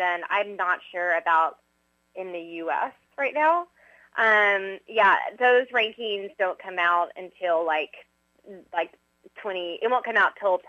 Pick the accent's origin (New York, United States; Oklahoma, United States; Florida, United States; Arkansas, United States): Arkansas, United States; Little Rock; So I am from Little Rock, Arkansas.